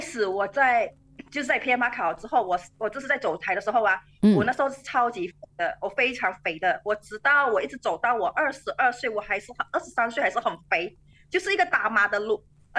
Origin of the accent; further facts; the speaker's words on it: West Malaysia, Malaysia; 是在西部办，然后这么荣幸在我的家乡哦